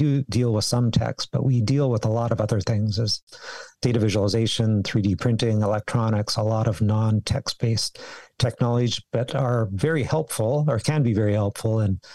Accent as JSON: {"language": "English", "town": "Victoria", "region": "British Columbia", "country": "Canada", "tie": "born or raised there", "also_born_or_lived": "Calgary", "lives_now": "Victoria, Canada", "said": "And then after 5 years, growing up in Victoria, I just could not take the Alberta winter. So it was either a heated garage or back to Victoria."}